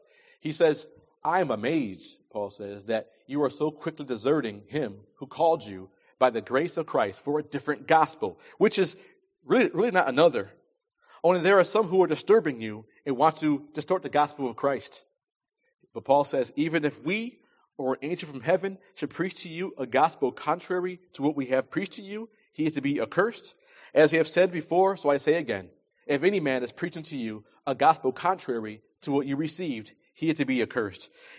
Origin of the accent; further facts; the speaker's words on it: New York, United States; My home state, New York, where I'm from, recognizes over 40 different genders now